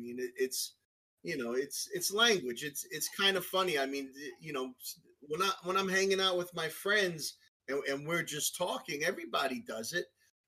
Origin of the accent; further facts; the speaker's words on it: Brooklyn, New York, United States; accent: Brooklyn; Yeah, Brooklyn, New York. That's pretty much where I was born and raised for the first 12 years of my life, and then we moved upstate New York